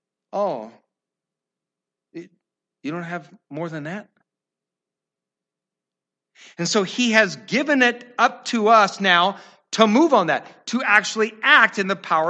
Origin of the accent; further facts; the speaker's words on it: Iowa, United States; Now, I don't know if you've ever seen a barn fire. I'm from Iowa. I've seen one.